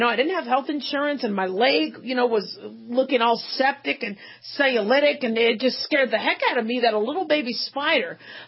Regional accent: Phoenix, Arizona, United States; growing up in Phoenix, you'd hear men who would be sitting on the potty going number two, getting bit by a black widow.

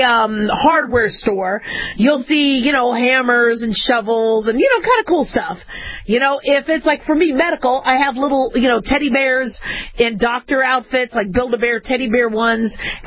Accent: Phoenix, Arizona, United States; I grew up in Phoenix. I mean, having trees, big trees in your lawn is a gift.

